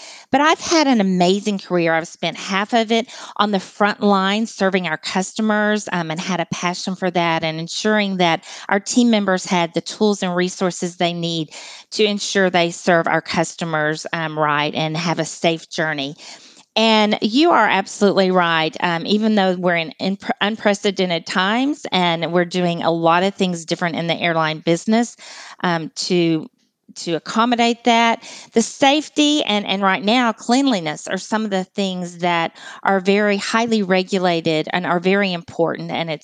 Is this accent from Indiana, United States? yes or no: no; Texas, United States; accent: Texas; So you will definitely hear my Texas accent too.